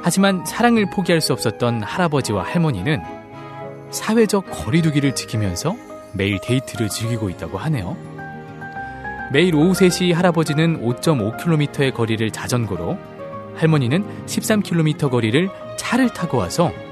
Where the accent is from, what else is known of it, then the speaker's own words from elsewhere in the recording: Seoul, South Korea; 저는 따뜻한 서울 남자